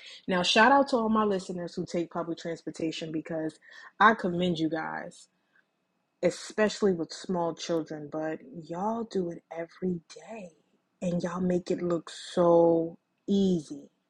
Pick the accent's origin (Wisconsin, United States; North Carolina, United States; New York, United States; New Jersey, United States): New Jersey, United States; Jersey City; now in Newark, United States; I am from Jersey City, New Jersey, but now that I live in Newark, I was completely out of my comfort zone.